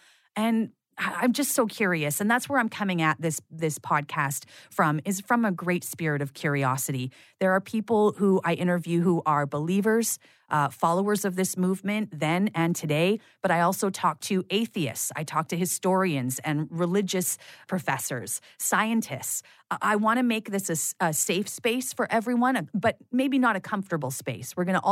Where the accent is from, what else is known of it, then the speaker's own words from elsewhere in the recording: Prince Rupert, British Columbia, Canada; I was growing up in Prince Rupert, British Columbia, which is up the BC coast, just before you get to the Alaska Panhandle.